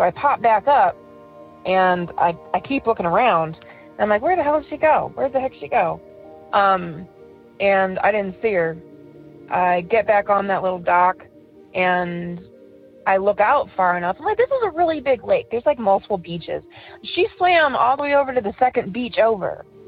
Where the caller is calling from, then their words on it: Ohio, United States; I'm from Ohio, and I have two stories.